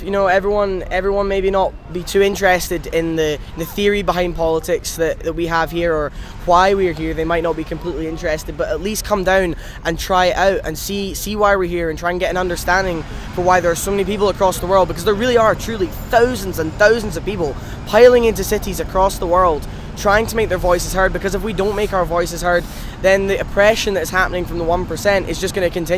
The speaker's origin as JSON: {"language": "English", "town": "Glasgow", "region": "Scotland", "country": "United Kingdom", "tie": "born or raised there", "said": "And when I realised there was going to be one in Glasgow, my hometown, I was very, very interested in helping out."}